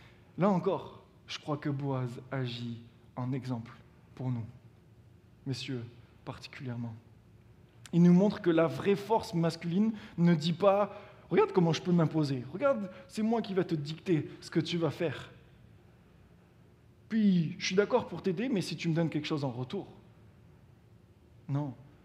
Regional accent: France; en tant que Français, je n'ai pas du tout grandi dans une culture de pourboire quand je vais au restaurant.

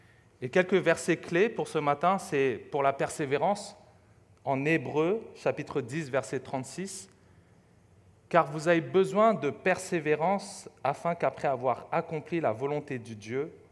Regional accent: Montreal, Quebec, Canada; Je pense que nous, en tant que Montréalais, on est contents de voir les Canadiens gagner les playoffs

